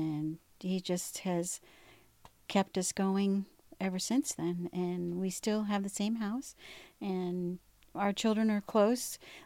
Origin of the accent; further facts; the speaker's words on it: Vermont, United States; moved away as an adult; Well, I was born in Vermont, and I lived there in New England area for many years, and then came to Bob Jones University in 1983